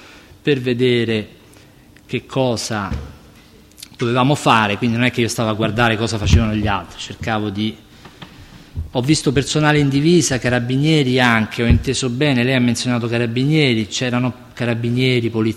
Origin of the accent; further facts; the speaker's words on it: Rome, Lazio, Italy; non lo dico perché sono romano